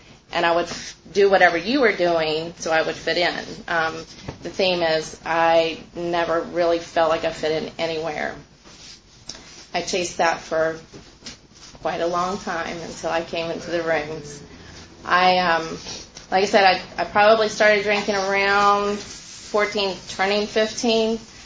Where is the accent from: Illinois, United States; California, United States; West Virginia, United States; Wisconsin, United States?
West Virginia, United States; born there; I was born in West Virginia in a little town to my parents, obviously, Nancy and Dan.